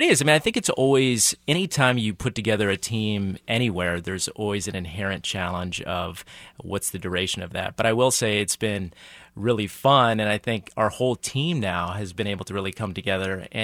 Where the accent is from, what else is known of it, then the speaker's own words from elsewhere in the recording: North Kansas City, Missouri, United States; I grew up in North Kansas City. And so we are hometown people. I mean, we were born in Kansas City, raised in Kansas City, happened to have some larger market experience, and then came back.